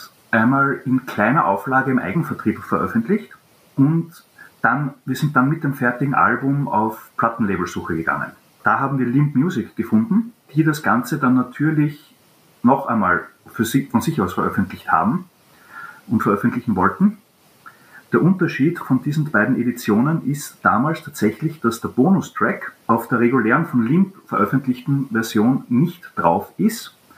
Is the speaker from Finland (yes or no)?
no; Vienna, Austria; wir sind Wiener aus Österreich